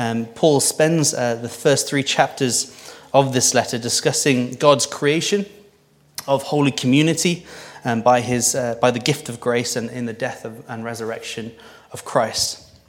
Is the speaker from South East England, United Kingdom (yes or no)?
no; Wales, United Kingdom; also born or lived in New Zealand; I'm actually from South Wales, but you're thinking, he's not from Wales either, is he? But for most of my 20s, I spent a long time in New Zealand